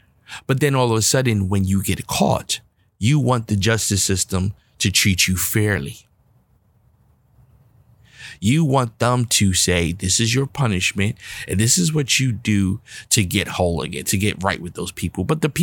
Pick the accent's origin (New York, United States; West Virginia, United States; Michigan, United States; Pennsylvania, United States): New York, United States; Bronx; I was raised in the Bronx, New York, in the projects on welfare, single mother home.